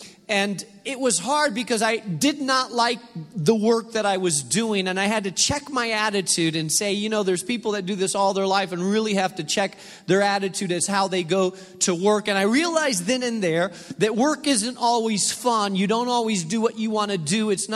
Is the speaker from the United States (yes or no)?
no; Spain; also born or lived in France; Many of you know that I grew up in Spain.